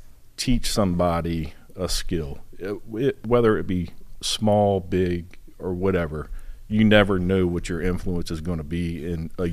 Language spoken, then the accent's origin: English; Hampton, Virginia, United States; Yeah, so growing up in Hampton, grew up across the street from a retired major, Major Williams of the Hampton Police Department.